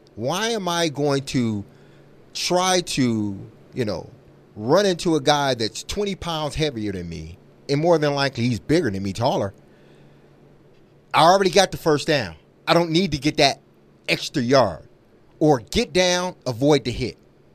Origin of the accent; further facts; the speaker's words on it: Detroit, Michigan, United States; growing up in Detroit, it was you get everything you can get.